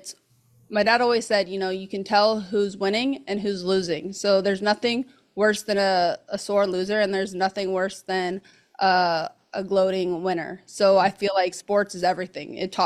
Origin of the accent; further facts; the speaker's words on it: California, United States; yeah, so I grew up in the Bay Area.